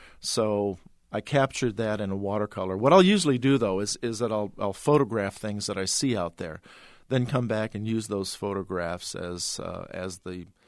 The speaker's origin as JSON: {"language": "English", "town": "Chicago", "region": "Illinois", "country": "United States", "tie": "born there", "also_born_or_lived": "New York / Stamford, Connecticut / Milwaukee", "said": "I'm not a native Iowan. In fact, I was born in Chicago, Illinois, in Chicago itself, and I lived in New York. My father worked in Manhattan. I lived in Stamford, Connecticut, and also in Milwaukee."}